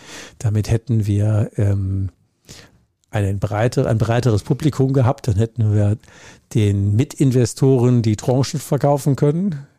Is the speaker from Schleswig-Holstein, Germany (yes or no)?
no; Rhineland-Palatinate, Germany; Ich komme ja aus der Südpfalz